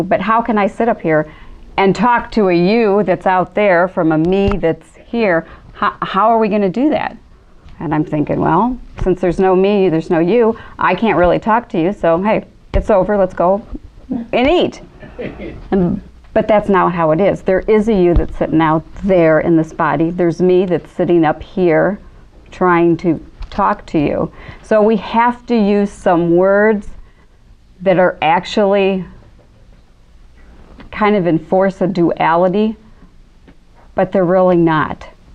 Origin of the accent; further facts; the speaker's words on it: Chicago, Illinois, United States; But I'm originally from Chicago, so right now it's pretty cold back there.